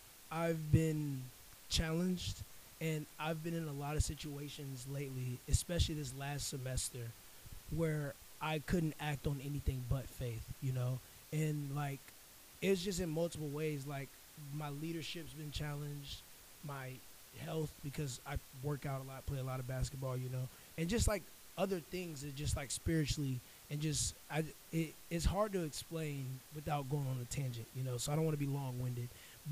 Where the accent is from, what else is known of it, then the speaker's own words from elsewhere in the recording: South Carolina, United States; I came all the way from South Carolina